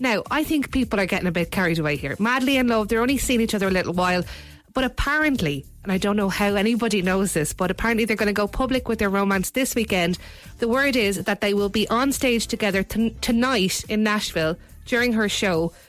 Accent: Celbridge, Kildare, Ireland; Well, I live in Selbridge, but I'm from Selbridge. It's complicated. Prosperous, Clane, Maynooth, all that area.

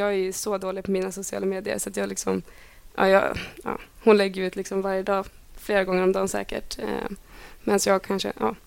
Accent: Delsbo, Gävleborg County, Sweden

